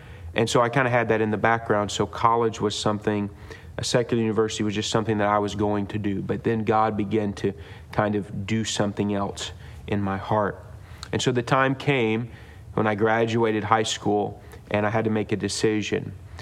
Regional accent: Indianapolis, Indiana, United States; Well, I grew up here in Indianapolis at Calvary Tabernacle. Grew up around IBC from the time I was a little guy.

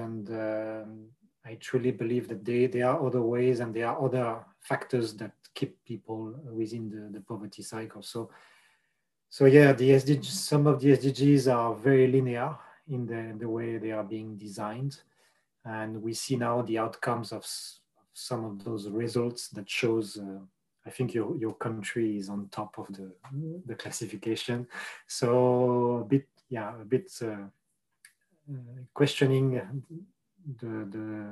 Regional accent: northern France, France; I'm calling from Northern France, which is the region where I come from. Although I've been traveling quite a lot around the globe, in a post-COVID era, I'm back to where I came from.

